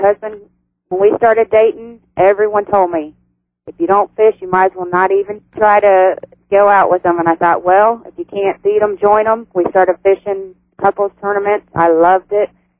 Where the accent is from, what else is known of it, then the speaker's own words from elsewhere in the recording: Georgia, United States; As you know, I come from Georgia. I'm right by Lake Lanier, which is the total opposite of the Red River, to say the least.